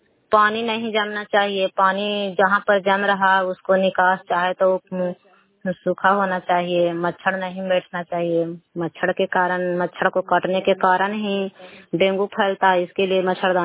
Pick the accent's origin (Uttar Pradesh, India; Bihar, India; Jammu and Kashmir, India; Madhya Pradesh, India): Bihar, India; Bhobhi; और मैं मेरा ग्राम भोभी है, पंचायत कच्यामा ब्लॉक नगर नौसा की निवासी हूँ।